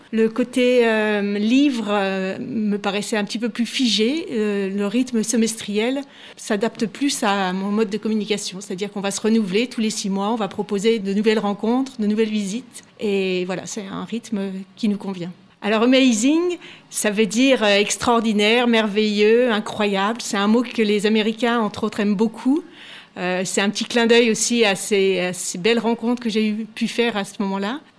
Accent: Auvergne-Rhône-Alpes, France; also born or lived in United States; je suis née dans le Beaujolais, j'ai grandi dans le Beaujolais, mais j'ai eu la chance aussi de partir aux États-Unis

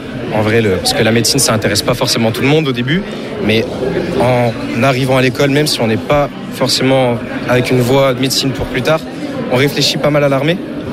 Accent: Lille, Hauts-de-France, France; parce que moi, je suis originaire de Lille.

